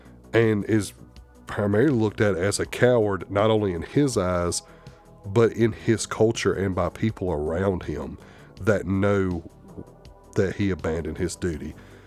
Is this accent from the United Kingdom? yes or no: no; United States; accent: southern drawl; with this southern drawl and my little hick accent, pronouncing some of these Japanese names, oh man, I'm butchering them